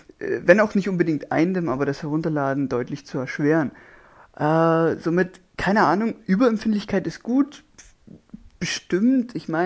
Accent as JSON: {"language": "German", "region": "Saxony", "country": "Germany", "said": "Ja, man merkt, ich bin Sachse."}